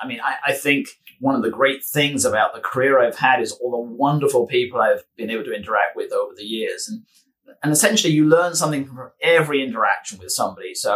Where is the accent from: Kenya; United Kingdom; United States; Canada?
United Kingdom; And being British, I love the garden as well.